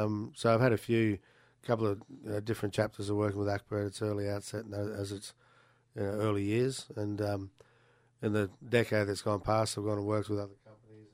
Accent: Bowen, Queensland, Australia; also born or lived in Sydney; My background's Irish, Scottish descent. I grew up in North Queensland around the Bowen area, and been down in southeast Queensland for the last 20 years.

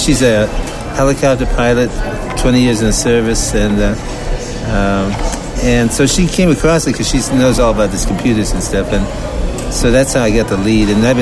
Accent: Detroit, Michigan, United States; I'm born and bred in Detroit

